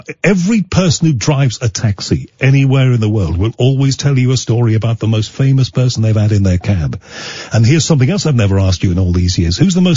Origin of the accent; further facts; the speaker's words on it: Liverpool, North West England, United Kingdom; but I'm from Liverpool